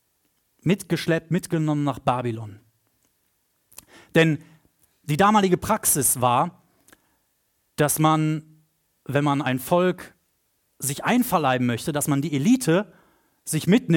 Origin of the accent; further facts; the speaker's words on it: Lemgo, North Rhine-Westphalia, Germany; ich komme aus Lemgo ursprünglich, 40.000 Einwohner, kleines schönes Städtchen.